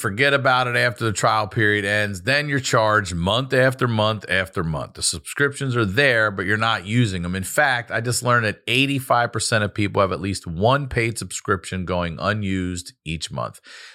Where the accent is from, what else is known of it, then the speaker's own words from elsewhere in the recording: Baltimore, Maryland, United States; So we go to Johns Hopkins University because we're from Baltimore.